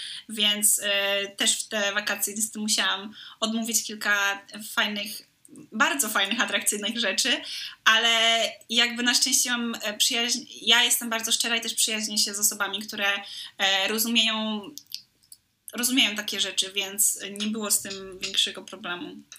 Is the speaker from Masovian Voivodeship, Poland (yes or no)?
no; Gdańsk, Pomeranian Voivodeship, Poland; moved away; mimo że ja jestem z Gdańska i moja najbliższa rodzina, z którą też mam dobry kontakt, jest stąd